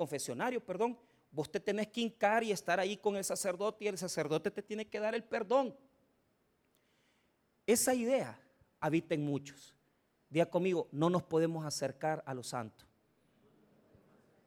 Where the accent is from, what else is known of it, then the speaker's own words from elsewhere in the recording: Santa Tecla, La Libertad, El Salvador; yo me crié en Santa Tecla y estudié por muchos años, yo se los he dicho, en el Colegio Champañat.